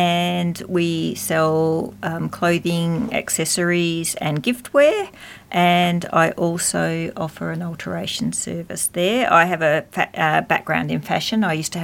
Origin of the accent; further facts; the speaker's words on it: Boyup Brook, Western Australia, Australia; I grew up in Boyup Brook, which is a small town not too far from here on the other side of Collie, a little bit smaller than Harvey. I'm first generation Australian. My dad was Lithuanian and my mum is Croatian descent.